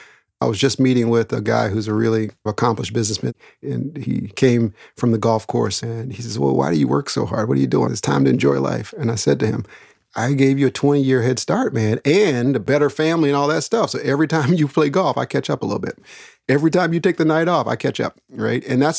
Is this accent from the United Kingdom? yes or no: no; Daytona Beach, Florida, United States; I was born in Daytona Beach, Florida. Oddly enough, and this will tell a lot of the story, brought home from the hospital with my grandmother. and lived the first few years of life in Florida.